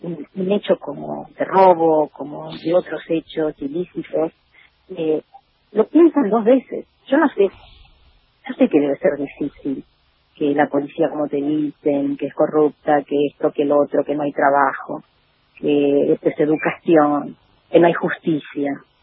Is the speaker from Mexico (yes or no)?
no; Argentina; no quiero como argentino, como ciudadano, que nos acostumbremos a esta situación